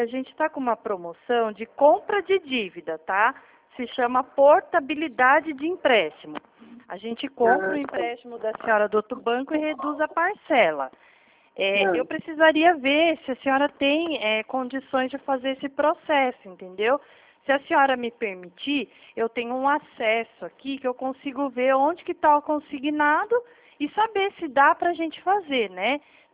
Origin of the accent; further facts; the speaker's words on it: Atibaia, São Paulo, Brazil; Eu sou de Atibá, interior de São Paulo, tá?